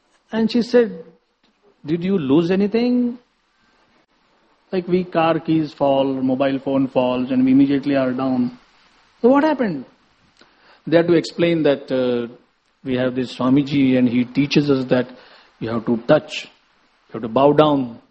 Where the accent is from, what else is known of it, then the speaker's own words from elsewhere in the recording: Maharashtra, India; I am from Maharashtra, but it's not like every time you see an elder, you touch his feet.